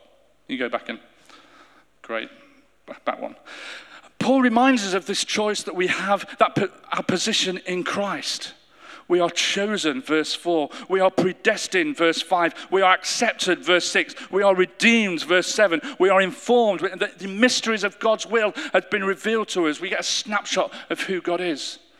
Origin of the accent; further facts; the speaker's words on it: Derby, East Midlands, United Kingdom; I was born in Derby, grew up in Derby.